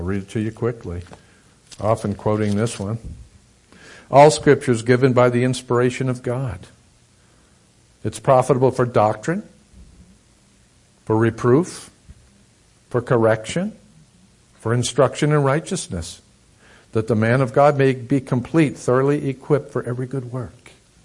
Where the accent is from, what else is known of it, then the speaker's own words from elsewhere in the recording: New England, United States; I'm from New England. Don't hold that against me. Can any good thing come out of New England?